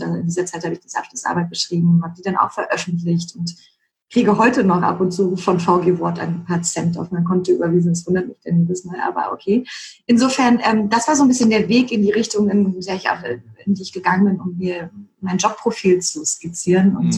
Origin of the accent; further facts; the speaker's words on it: Berlin, Germany; Tatsächlich komme ich ja nun auch aus Berlin und ich kann auch durchaus Berliner, ne?